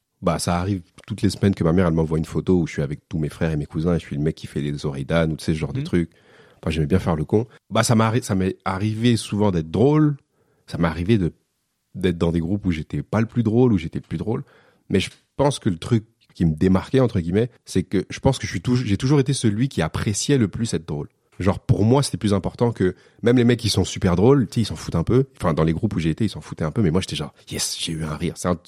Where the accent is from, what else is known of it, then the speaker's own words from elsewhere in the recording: Paris, Île-de-France, France; born there; Je suis né à Paris. En 1992.